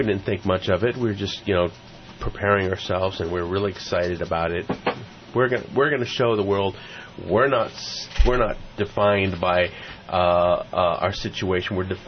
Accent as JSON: {"language": "English", "town": "Santa Cruz", "region": "California", "country": "United States", "tie": "born or raised there", "said": "I was raised in Santa Cruz."}